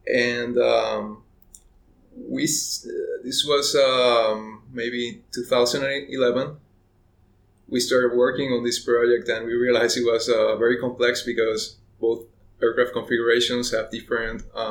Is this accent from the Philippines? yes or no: no; Puerto Rico; now in Japan; I'm from Puerto Rico in the Caribbean.